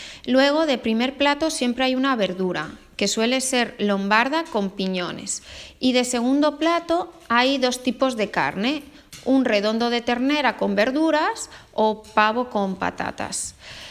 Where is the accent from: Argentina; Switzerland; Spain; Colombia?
Spain; Madrid, Community of Madrid; y soy de Madrid.